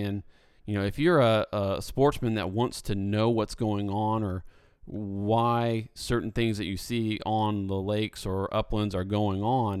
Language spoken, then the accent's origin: English; Indiana, United States; I grew up in Indiana, out in the country.